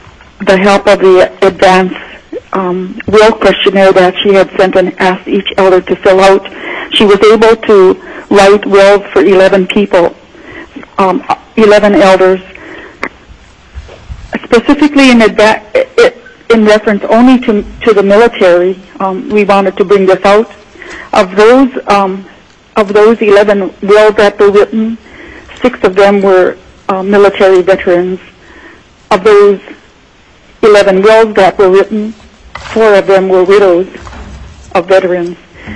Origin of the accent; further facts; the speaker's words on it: Unalakleet, Alaska, United States; I'm from Unalakleet. I'm speaking on behalf of the Native Village of Unalakleet